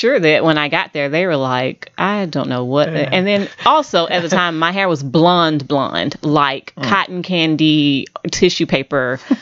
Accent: Houston, Texas, United States; because I grew up in Houston.

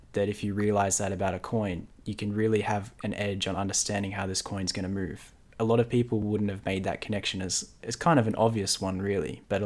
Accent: Australia; Because I just find him so interesting as an Australian

